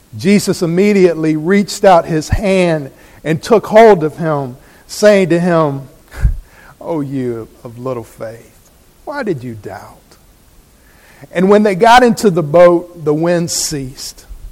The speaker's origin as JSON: {"language": "English", "region": "the South", "country": "United States", "tie": "born or raised there", "lives_now": "Boston, United States", "said": "I grew up in the South. You can tell, right? Y'all thought I was from South Boston. I grew up in the South, and so I wasn't from Boston."}